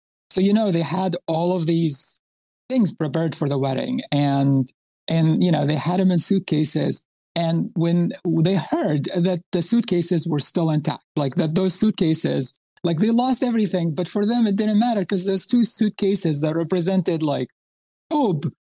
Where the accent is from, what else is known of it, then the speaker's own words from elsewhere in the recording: Khan Yunis, Gaza Strip, Palestine; English is a second language; But for me, I grew up in the South, right? So I grew up in Khan Yunis.